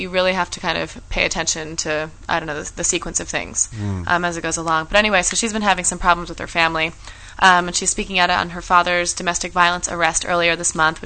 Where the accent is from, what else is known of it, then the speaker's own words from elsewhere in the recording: New York, United States; Like, we grew up together in New York, and we had the same agent.